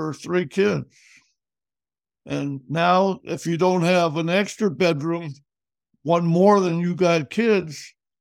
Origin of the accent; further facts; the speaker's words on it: Seattle, Washington, United States; I was born in Seattle, raised mostly in Rainier Valley.